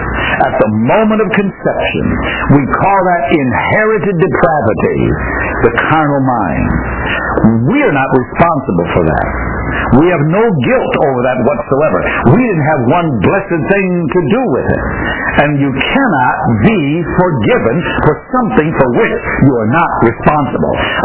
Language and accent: English; New York, United States; I grew up in New York, where almost everybody has a big nose.